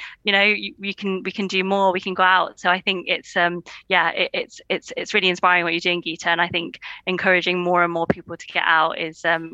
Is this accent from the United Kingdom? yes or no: yes; Derby, East Midlands, United Kingdom; I'm actually from Derby. My family live in Derby, and the Peak District isn't very far at all yet.